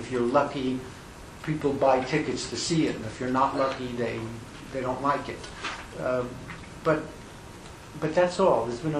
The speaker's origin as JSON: {"language": "English", "town": "Brooklyn", "region": "New York", "country": "United States", "tie": "born or raised there", "said": "I grew up in Brooklyn, not that far from Larry, and I never knew New York as it really existed."}